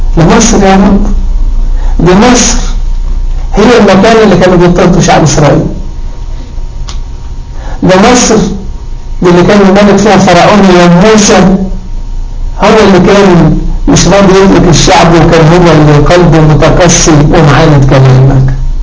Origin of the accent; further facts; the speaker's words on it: Egypt; احنا مصريين